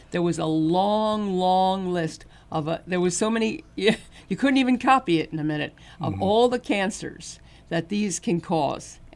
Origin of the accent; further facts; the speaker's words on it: Brooklyn, New York, United States; Don't forget, too, that Dennis came from Iowa, and I'm from Brooklyn, New York, okay?